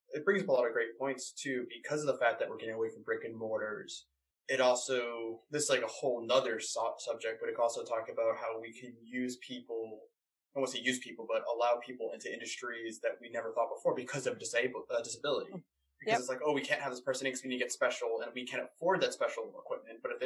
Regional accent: Boston, Massachusetts, United States; now in Glasgow, United Kingdom; because you're in Boston right now, I'm in Glasgow, even though it's my hometown is Boston.

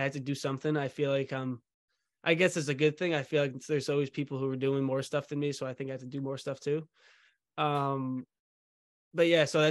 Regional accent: Chicago, Illinois, United States; I grew up a Cubs fan. I'm from the South Side of Chicago, and I grew up a Cubs fan.

